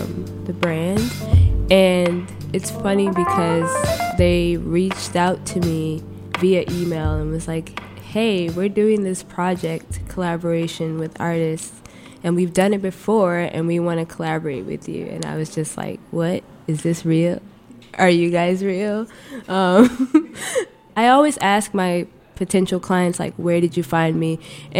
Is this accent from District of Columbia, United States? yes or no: yes; Washington, District of Columbia, United States; also born or lived in North Carolina; I'm from Washington, D.C. I was born in North Carolina, but I was pretty much raised in D.C.